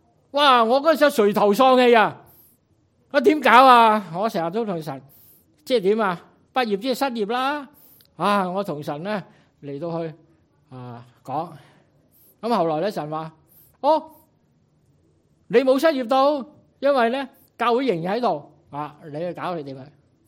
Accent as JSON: {"language": "Cantonese", "country": "Vietnam", "moved": "yes", "said": "大家都知道我系从越南嚟嘅，喺越南大家都明白啊"}